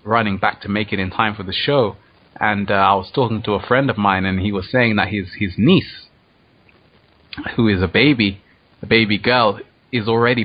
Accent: London, United Kingdom; Infinite Waters Radio, and we're from London, crossing over the ocean to New York.

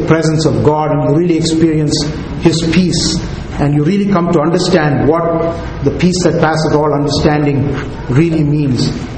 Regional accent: Atlanta, Georgia, United States; now in India; My family and I, we are from Georgia, from Atlanta, Georgia. About three years ago, the Lord gave us an opportunity to return back to our native country, India, in connection with a job transfer.

